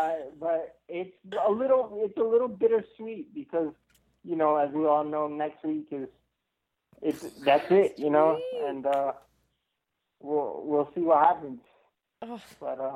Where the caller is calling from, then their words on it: Florida, United States; from Florida.